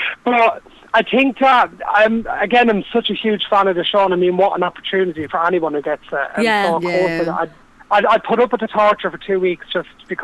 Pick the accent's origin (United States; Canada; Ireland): Ireland; I mean, I'm like an Irish traveller. I come from a humble background.